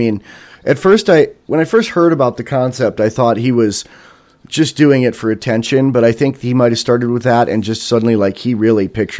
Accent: San Francisco, California, United States; Well, I'm from San Francisco, where feminists like to get up in your face

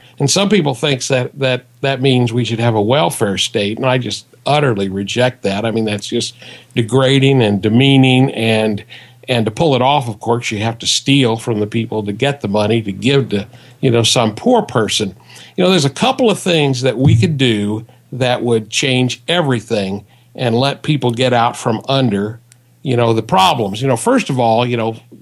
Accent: Alton, Illinois, United States; And I grew up in Alton, Illinois, and she didn't have a license.

